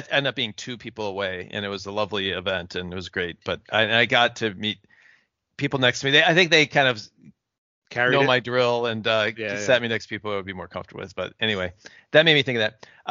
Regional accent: St. Louis, Missouri, United States; I'm from St. Louis

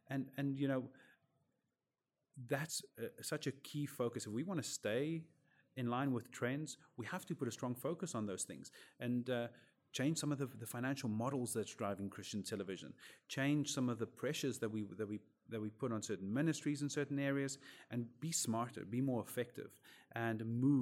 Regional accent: Cape Town, Western Cape, South Africa; Originally from Cape Town, South Africa

